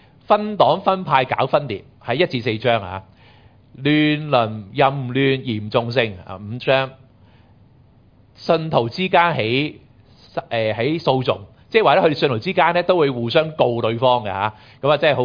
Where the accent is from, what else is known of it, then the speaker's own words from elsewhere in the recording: Hong Kong; 我哋香港人